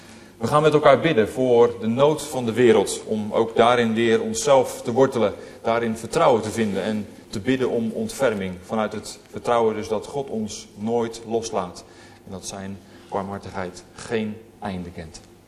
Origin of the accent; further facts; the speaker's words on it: Maassluis, South Holland, Netherlands; now in Spijkenisse, Netherlands; ik ben geboren en getogen in de Maassluis, maar inmiddels woon ik 3,5 jaar in Spijkenisse.